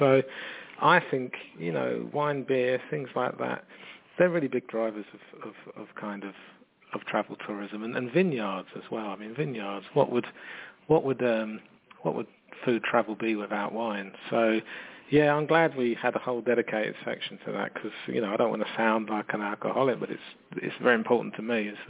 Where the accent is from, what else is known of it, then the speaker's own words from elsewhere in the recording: London, United Kingdom; You know, I'm from London